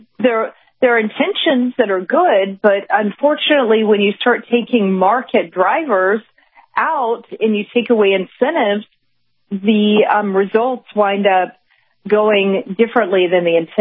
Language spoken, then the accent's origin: English; United States; It's hard to imagine that as an American who grew up in America with the freedom and liberty that we have had and experienced in our lifetimes.